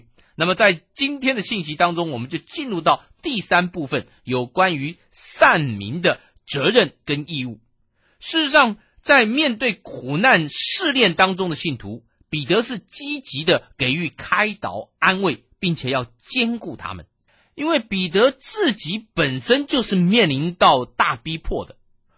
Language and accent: Chinese; China; 在我们中国人当中也会有这种情况